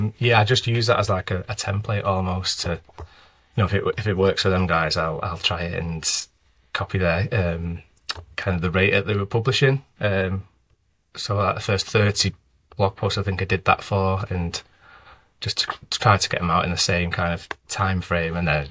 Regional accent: Manchester, North West England, United Kingdom; So I'm from Manchester

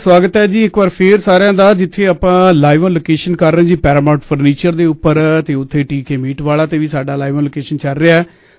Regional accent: Punjab, India; ਮੈਂ ਆਪਣੇ ਪਿੰਡ ਦੀ ਗੱਲ ਕਰਾਂ ਜੀ, ਅਵਰਾਮਾ ਪਿੰਡ ਮਾਣਕਪੁਰ ਦੇ ਲਾਗੇ ਸਨੇਟੇ ਦੇ ਕੋਲ

